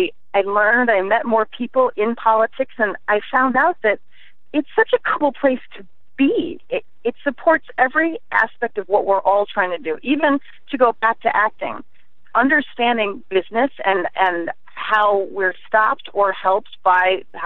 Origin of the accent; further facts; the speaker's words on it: Chicago, Illinois, United States; I'm from Chicago, so I'm sort of used to just being a little bit tougher